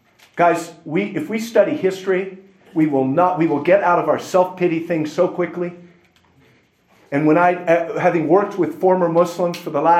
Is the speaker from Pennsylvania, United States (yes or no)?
no; Newport Beach, California, United States; I grew up in Newport Beach, California.